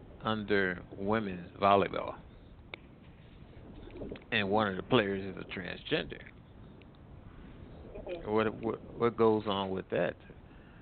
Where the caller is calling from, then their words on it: Midwest, United States; I'm calling from the Midwest.